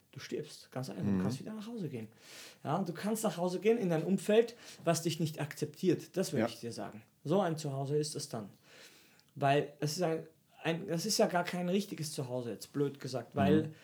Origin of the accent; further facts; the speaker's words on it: Austria; now in Germany; haben gleich gemerkt, er spricht ein bisschen komisch, woher kommst du aus Österreich?